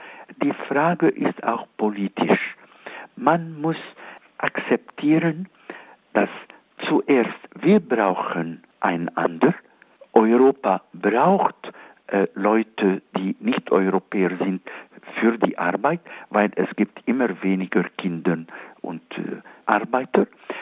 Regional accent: Egypt; German is a second language; Wenn ich in Ägypten bin, in meiner Heimat

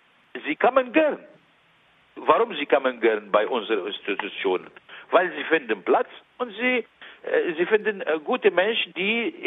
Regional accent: Egypt; German is a second language; Wir sind echte Ägypter und wir waren immer Christen.

